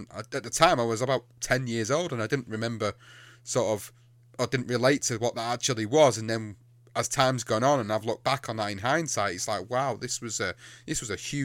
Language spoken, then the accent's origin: English; England, United Kingdom; even though I come from the UK, I come from England.